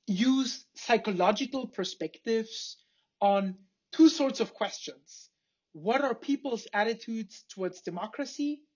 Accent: Bavaria, Germany; now in Idaho, United States; I'm originally not from Idaho. I'm from the south of Germany, a very small village an hour north of Munich. I've lived in the States now for over 12 years, and I loved my last 7 years here in Idaho

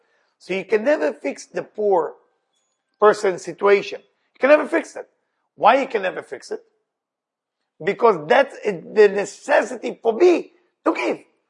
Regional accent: Israel; moved away; I remember when I came from Israel to do Thanksgiving

